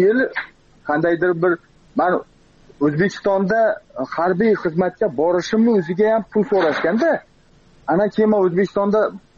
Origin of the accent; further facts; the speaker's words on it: Xorazm Region, Uzbekistan; moved away as an adult; now in Volgograd, Russia; oilaviy tinch ota-onam bilan Rossiyaning Volgograd shahriga ko'chib ketganmiz.